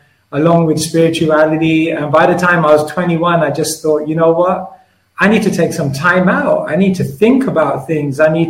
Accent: Wembley, London, United Kingdom; I mean, I grew up as your average kid. I grew up in Wembley.

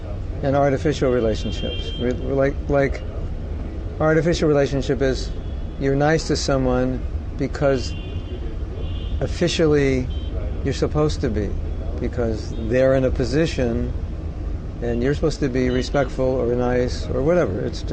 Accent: Los Angeles, California, United States; So, I grew up in Los Angeles, so I grew up in Bollywood West, so I know what it's like there.

